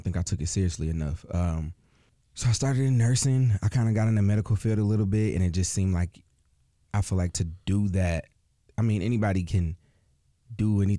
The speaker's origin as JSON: {"language": "English", "town": "Lansing", "region": "Michigan", "country": "United States", "said": "So originally, I mean, I'm from Lansing."}